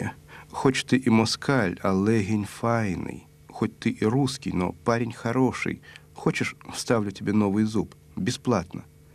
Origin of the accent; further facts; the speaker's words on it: Chernivtsi, Chernivtsi Oblast, Ukraine; also born or lived in Saratov / Zabaykalsky Krai; Хотя я родился в Саратове, мое сердце с детства в горах, в Карпатах. Мне было 5 лет, когда родители привезли меня из Забайкалья в Черновцы.